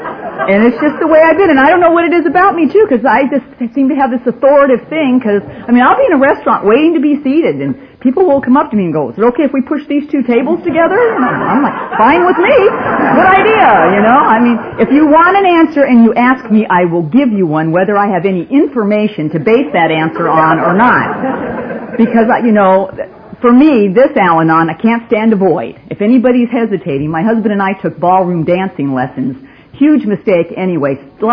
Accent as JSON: {"language": "English", "region": "California", "country": "United States", "said": "Even though I came from California and it was really warm and it's really cold here, I still wore my really cute California little sandals last night"}